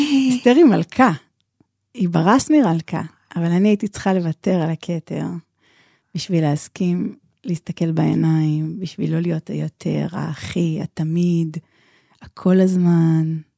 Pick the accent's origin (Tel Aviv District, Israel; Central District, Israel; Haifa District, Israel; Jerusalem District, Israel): Haifa District, Israel; Haifa; עם עוצמה, בחיפה.